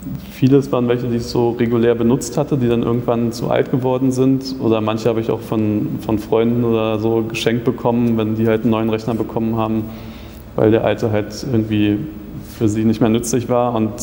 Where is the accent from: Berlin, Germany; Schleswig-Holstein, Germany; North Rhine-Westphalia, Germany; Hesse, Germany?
Berlin, Germany; now in Braunschweig, Germany; Also ursprünglich komme ich aus Berlin und habe da Informatik-Bachelor studiert und bin dann eigentlich nach Braunschweig gekommen